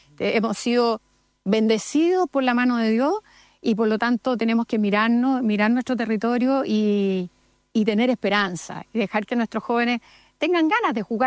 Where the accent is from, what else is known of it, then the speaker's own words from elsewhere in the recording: Chile; yo soy chilena, quiero mi país, conozco cada rincón de Chile